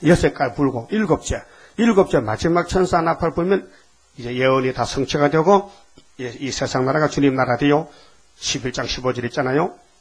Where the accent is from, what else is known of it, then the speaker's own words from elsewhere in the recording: Uiseong, North Gyeongsang, South Korea; 너 어디서 왔냐? 나 의성서 왔어요. 그때 초등학생이거든.